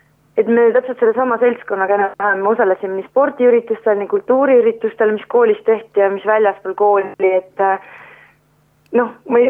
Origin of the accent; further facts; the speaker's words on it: Orissaare, Saare County, Estonia; ma tegelikult tulin oma ühel Orissaare sõbranna kätt hoidma, et me tulime mõlemad Orissaarest, kui ta tuli sisse astumis katsetele KG-sse.